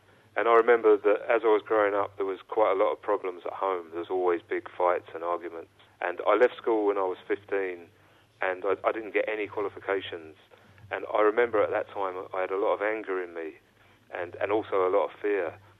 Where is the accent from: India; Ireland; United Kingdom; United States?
United Kingdom; London; I was born in London and I was raised as a Catholic. My mum and dad were Irish.